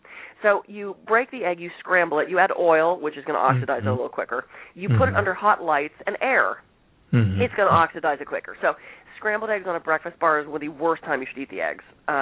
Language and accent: English; Pittsburgh, Pennsylvania, United States; now in Los Angeles, United States; I mean, I grew up in Pittsburgh where you had really clear seasons. You come to L.A., it's one big season until the earthquake comes and then we get a second season.